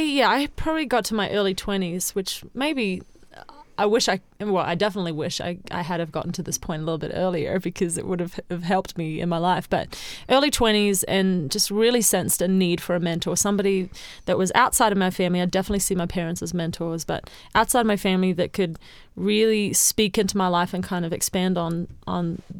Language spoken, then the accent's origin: English; Sydney, New South Wales, Australia; I met her when I was about 2 in Sydney, Australia, which was my hometown